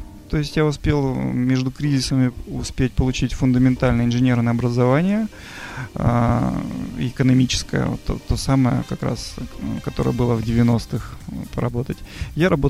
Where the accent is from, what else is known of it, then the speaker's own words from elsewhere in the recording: Arkhangelsk, Arkhangelsk Oblast, Russia; moved away as an adult; now in Moscow, Russia; И в 2003-м я переехал в Москву, сам из Архангельска.